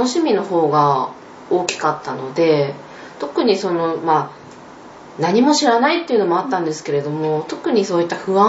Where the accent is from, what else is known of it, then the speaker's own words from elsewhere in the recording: Sendai, Miyagi, Japan; もともと今住んでいる場所は違うんですが、はい、この若林区土戸井っていうのが私の生まれ育った地元になる